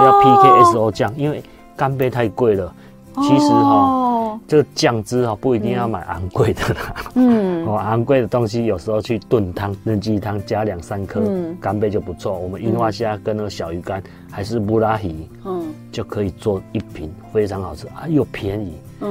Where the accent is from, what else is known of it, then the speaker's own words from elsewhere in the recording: Taiwan; 我们台湾四面环岛、嗯，海鲜，因为我故乡是渔港那边，喜欢吃海鲜，喜欢抓鱼